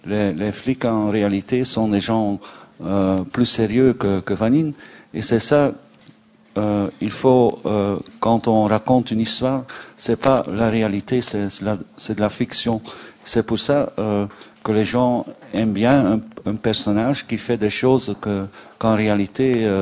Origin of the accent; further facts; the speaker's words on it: Bruges, Flanders, Belgium; born there; Oui, je suis né à Bruges, je connais la ville assez bien